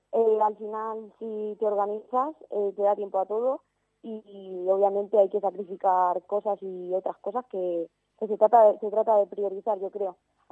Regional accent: Santa Cruz de Mudela, Castilla-La Mancha, Spain; Vengo de Santa Cruz de Mudela, Ciudad Real.

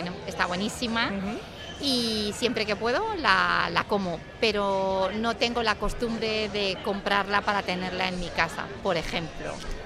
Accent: Valencia, Valencian Community, Spain; now in Alicante, Spain; pues como muy bien dice, soy valenciana, pero me siento muy a gusto en la provincia de Alicante, en Alicante y en Elche.

